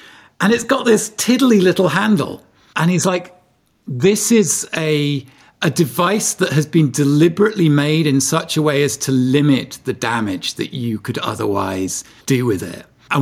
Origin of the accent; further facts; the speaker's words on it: Darlington, North East England, United Kingdom; I mean, I grew up in Darlington, which is not far from Richmond, North Yorkshire, actually, just across the border into County Durham.